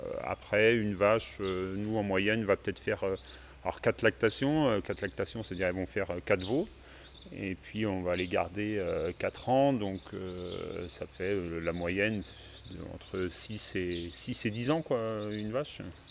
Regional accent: Meillac, Brittany, France; also born or lived in Combourg; Je suis né à Combourg, mais j'ai toujours vécu à Meillac.

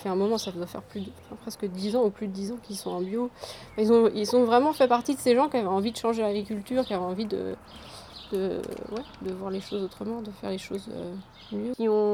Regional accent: Meillac, Brittany, France; also born or lived in Combourg; J'ai 34 ans et je suis née à Meillac, il y a donc 34 ans. Et donc, j'étais à l'école de Meillac, j'étais au collège à Combourg, au lycée à Combourg, après j'ai fait mes études à Rennes. Je suis partie un petit peu en Espagne, je suis revenue à Rennes et là je suis revenue à Meillac depuis 4 ans.

